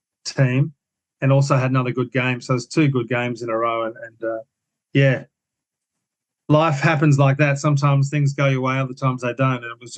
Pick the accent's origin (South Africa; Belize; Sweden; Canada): South Africa; also born or lived in Brisbane, Australia; now in Australia; So that's really the origins of my footy, from being a South African and a Brisbane